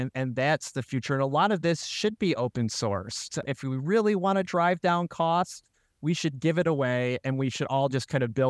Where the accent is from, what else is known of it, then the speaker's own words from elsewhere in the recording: Rochester, New York, United States; So I was born and raised in Rochester, and I love this community.